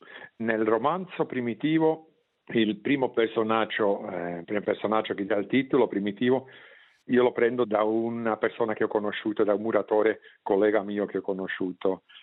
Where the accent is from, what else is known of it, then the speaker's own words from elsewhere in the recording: German-speaking Switzerland, Switzerland; Italian is a second language; io so come parlano nel mio paese, nella Svizzera tedesca. Allora, per me è importante di farli parlare in una lingua che ascolto ogni giorno. È per quello che scrivo in dialetto, nel Schweizerdeutsch e non in Hochdeutsch.